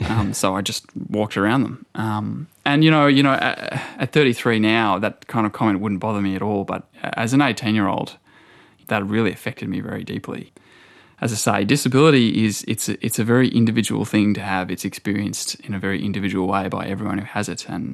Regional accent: Toowoomba, Queensland, Australia; moved away as an adult; also born or lived in Sydney; So I was 18 when that happened, and I moved down to Sydney from Toowoomba and lived in a share house in Redfern with my older sister and some other flatmates.

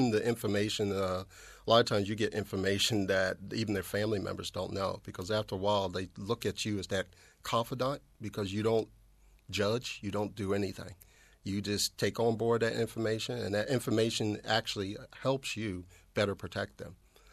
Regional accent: East Coast, United States; also born or lived in Texas; now in Australia; I spent a lot of my time in Texas, although I'm from the East Coast.

